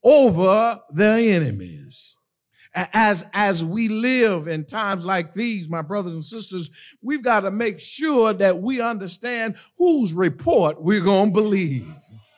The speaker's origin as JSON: {"language": "English", "town": "Fort Lauderdale", "region": "Florida", "country": "United States", "tie": "born or raised there", "said": "I grew up in Fort Lauderdale, Florida, and we grew up with this singing about the same age the two young fellows that just got baptized."}